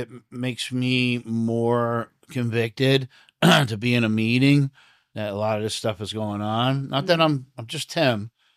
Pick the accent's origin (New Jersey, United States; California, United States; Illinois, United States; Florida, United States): New Jersey, United States; also born or lived in Brooklyn; Because I'm from Jersey. I was born in Brooklyn. I'm from Jersey.